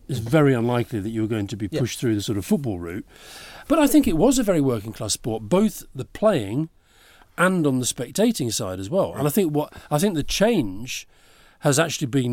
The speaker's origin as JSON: {"language": "English", "region": "Scotland", "country": "United Kingdom", "said": "I was brought up as a Scot, my parents both Scottish, I love Scottish football"}